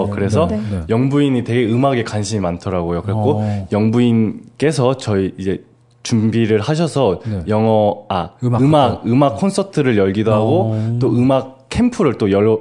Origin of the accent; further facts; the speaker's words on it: South Korea; 이제 한국에서 왔는데 한국에서 온 자원봉사자들인데